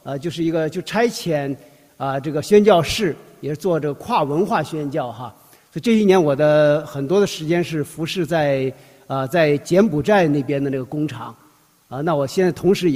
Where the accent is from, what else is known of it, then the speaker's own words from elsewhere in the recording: Inner Mongolia, China; also born or lived in Edmonton / Halifax; now in Toronto, Canada; 那我自己呢是内蒙人，我是在内蒙古出生长大的。那89年的时候呢，来到加拿大这边啊，也是在这边才到了加拿大才认识主，受洗归入基督，是91年受洗的，那我还在埃德蒙顿那边住过，又去 Halifax